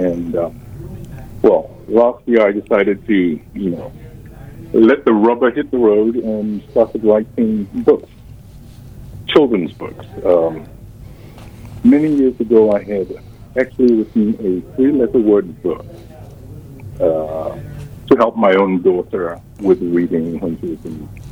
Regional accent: Ghana; And I'm originally from Ghana, hence my long last name. And I think most people call me … which is my African.

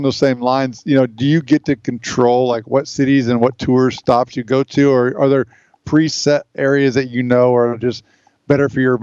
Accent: Brazil; I should know that since I'm from Brazil.

